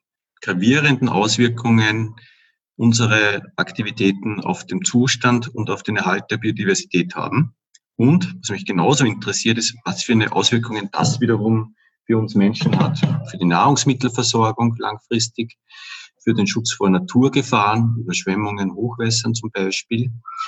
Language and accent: German; Upper Austria, Austria; now in Vienna, Austria; Ich komme eigentlich aus Oberösterreich, bin halt vor etwa 20 Jahren, eigentlich schon über 20 Jahren nach Wien gezogen und lebe jetzt auch schon seit ziemlich vielen Jahren hier in Währing. Also ich fühle mich auch als Währinger.